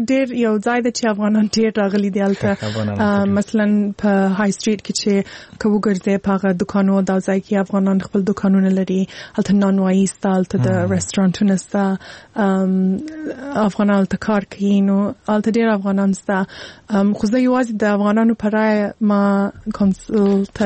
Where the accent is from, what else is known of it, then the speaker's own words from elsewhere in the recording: Afghanistan; خو مور پلار مې افغانان دي زه خپله افغان یم او اولین بار چې تللی وم افغانستان ته